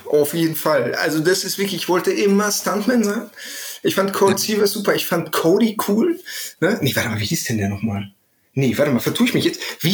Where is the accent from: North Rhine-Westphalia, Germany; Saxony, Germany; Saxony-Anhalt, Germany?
North Rhine-Westphalia, Germany; ich komme jetzt aus dem Ruhrpott, das war ja durchaus etwas prolliger